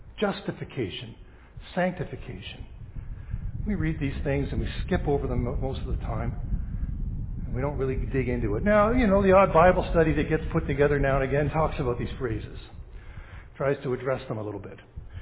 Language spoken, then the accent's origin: English; Canada; born there; The fact that we've been born in this country means that because we're Canadian citizens, we have the right, and it is a right, and it's declared as such.